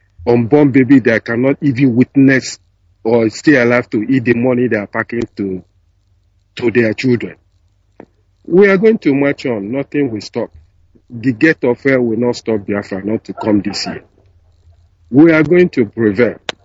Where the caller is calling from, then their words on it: London, United Kingdom; I'm calling from London